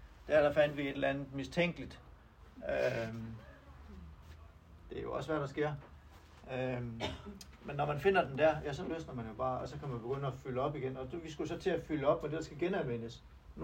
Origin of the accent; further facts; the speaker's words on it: North Denmark Region, Denmark; Og jeg er fra Vendsyssel, der er højt til himlen.